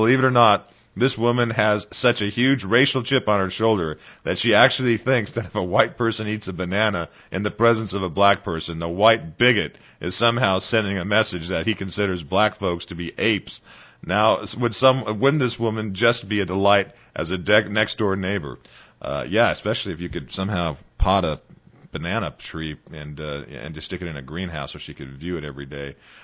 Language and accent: English; California, United States; Yes, I am a member from the True South, Southern California, and therefore am a Pac-10 fan.